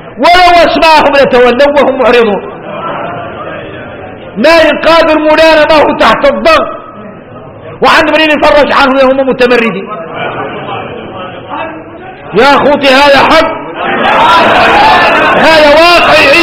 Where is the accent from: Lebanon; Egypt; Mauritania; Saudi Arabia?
Mauritania; شوفوا احنا موريتاني